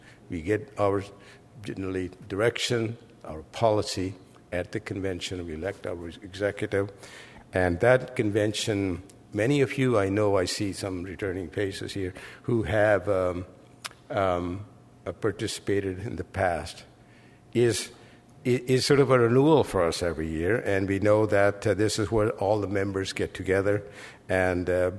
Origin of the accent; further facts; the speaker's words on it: Burnaby, British Columbia, Canada; both of us, although we come from Burnaby and we have the same kind of political persuasions